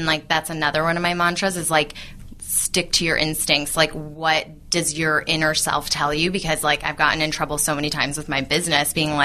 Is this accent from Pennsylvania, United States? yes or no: no; Michigan, United States; I'm from Michigan. I love Michigan. My whole family's there. But I went to Central Michigan University, which isn't even like an art school in itself.